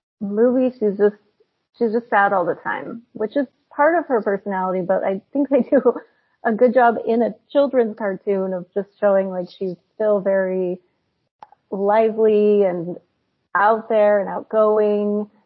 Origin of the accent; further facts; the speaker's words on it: Colorado, United States; moved away; the only reason I knocked it off was because I'm from Colorado. I don't live there anymore